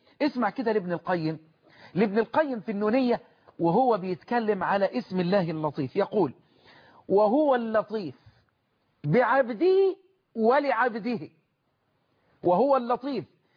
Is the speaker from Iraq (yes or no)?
no; Egypt